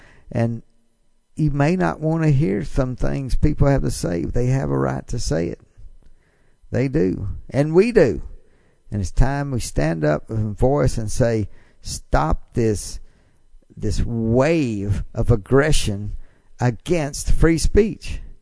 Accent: United States; And I'm glad I am an American.

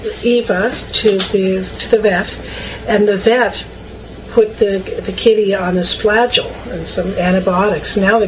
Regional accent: Canada; now in United States; I'm born in Canada. I'm an American citizen now, of course. But I was born in Canada, and I grew up there, and I went to university in Canada

